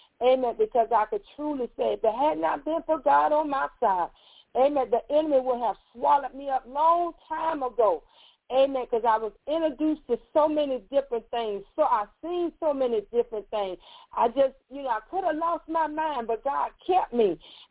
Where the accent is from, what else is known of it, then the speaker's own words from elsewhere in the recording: Miami, Florida, United States; I was born and raised in Miami.